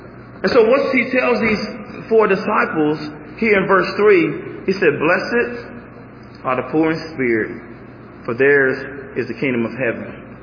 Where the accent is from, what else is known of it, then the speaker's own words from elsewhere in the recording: Arkansas, United States; I'm from Arkansas, I like to fish.